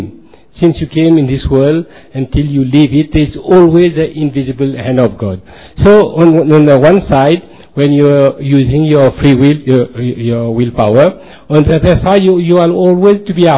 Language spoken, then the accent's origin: English; Mauritius; I am coming from Mauritius.